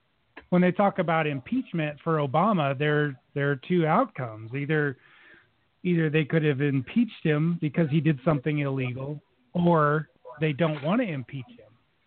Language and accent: English; Austin, Texas, United States; Hey, I'm from Austin, Texas, kind of the liberal part of Austin, the liberal part of Texas, I guess.